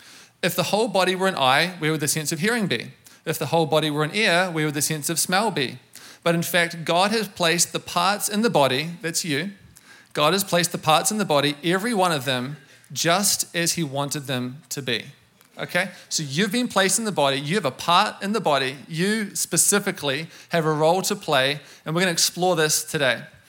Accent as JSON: {"language": "English", "country": "New Zealand", "said": "I'm from New Zealand, so you hear the funny accent."}